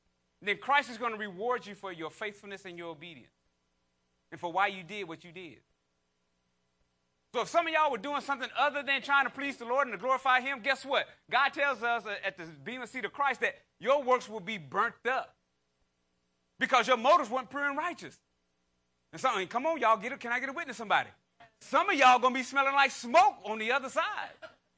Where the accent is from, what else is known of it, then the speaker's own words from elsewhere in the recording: North Carolina, United States; You know I'm from North Carolina. I don't say you all. I'm going to say y'all.